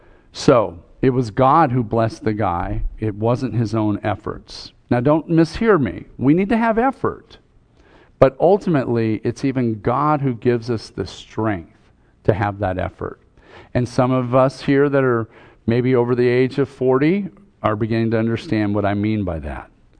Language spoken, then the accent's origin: English; Montana, United States; I grew up in Montana, lots of agriculture there.